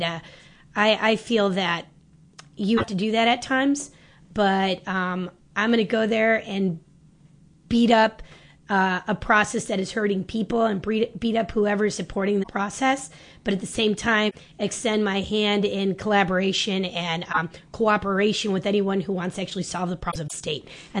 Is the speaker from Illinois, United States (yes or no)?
yes; Bolingbrook, Illinois, United States; also born or lived in Chicago, United States / DuPage County, United States; But I grew up in, I was born in Chicago, and I spent part of my life second through sixth grade in DuPage County, and then also went to high school and junior high in Bolingbrook, which is Will County.